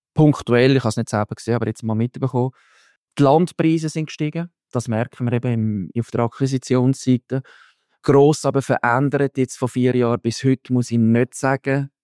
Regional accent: Zurich, Switzerland; aus Zürich, wo ich herkomme

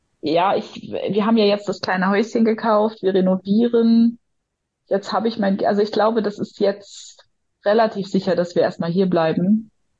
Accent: Bremen, Germany; Und ich komme selber aus Bremen, das heißt, ich kenne Großstadt, und vermisse es manchmal, muss ich sagen.

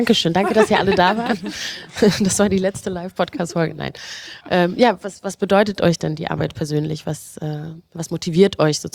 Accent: Rwanda; Ich komme ja auch aus Ruanda, wie ich ungefähr bei jeder Veranstaltung betone.

